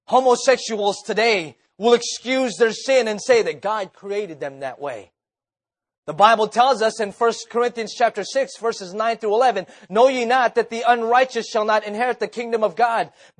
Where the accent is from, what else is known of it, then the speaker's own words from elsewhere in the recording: Philippines; I am Filipino. I am brown. I am 5'5".